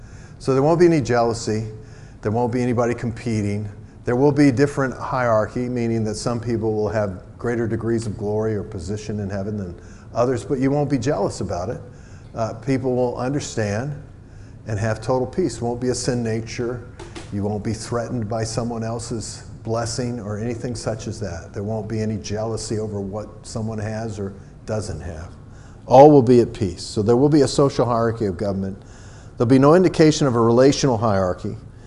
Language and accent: English; East Coast, United States; now in Seattle, United States; I was from the East Coast. I was amazed at how clean everything was out here.